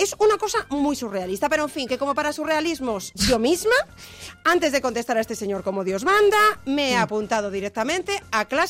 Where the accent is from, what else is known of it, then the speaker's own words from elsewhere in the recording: Madrid, Community of Madrid, Spain; Es que soy de Madrid.